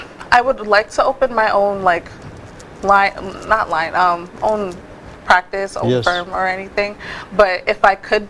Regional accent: Randolph, Massachusetts, United States; I grew up in Randolph, actually.

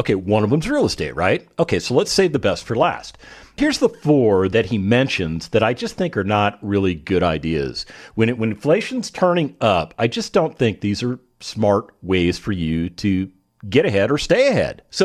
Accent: United States; born there; This is my country. This is the country that I was born into from Russian immigrants, of all things.

